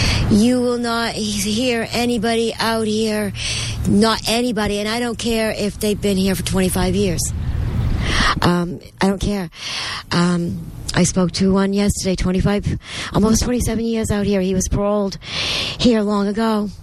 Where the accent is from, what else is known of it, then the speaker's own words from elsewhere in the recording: Maine, United States; because I was from Maine, East Coast. I was fresh meat.